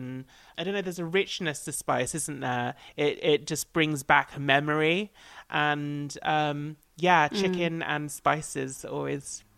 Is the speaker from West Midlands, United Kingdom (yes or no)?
no; East of England, United Kingdom; I'm an Essex girl. You would never guess, though.